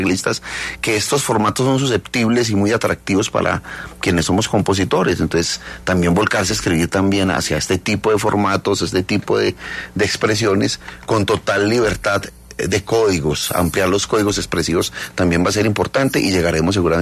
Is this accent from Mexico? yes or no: no; Medellín, Antioquia, Colombia; born there; now in Bogotá, Colombia; Yo nací en Medellín y hace muchos años estoy aquí en Bogotá.